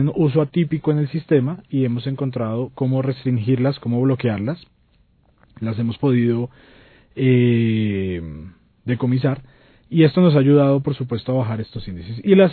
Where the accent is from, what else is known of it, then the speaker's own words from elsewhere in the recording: Bogotá, Colombia; en la cual podemos querernos como bogotanos y sentirnos orgullosos de lo que tenemos